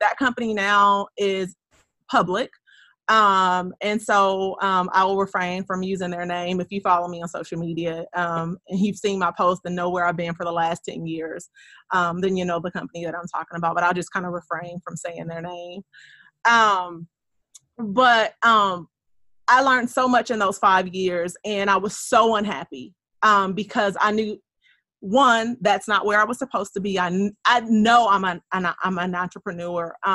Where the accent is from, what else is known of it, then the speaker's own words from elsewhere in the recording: Los Angeles, California, United States; So I took a trip to my hometown back to LA and bought about $10,000 worth of clothing